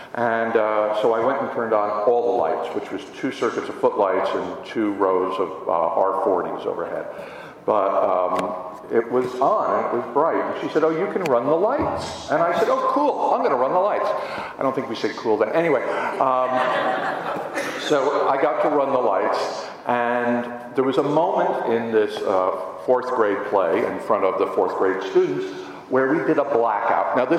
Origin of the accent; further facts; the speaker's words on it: Harrison, New York, United States; I grew up just outside of New York in a town called Harrison, New York. And I went to Harrison High School.